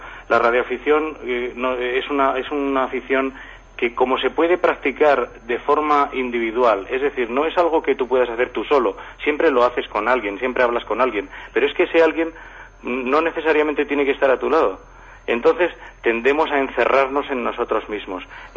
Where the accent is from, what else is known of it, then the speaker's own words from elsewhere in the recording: Sajazarra, La Rioja, Spain; voy a poner el ejemplo de uno de mi pueblo, el castillo de Sajazarra.